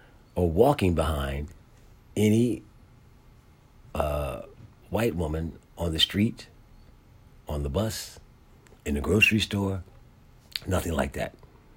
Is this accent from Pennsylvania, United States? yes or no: yes; Philadelphia, Pennsylvania, United States; But at the same time, growing up in Philadelphia in the 70s, as a black teenager, was something that you had to navigate a certain way.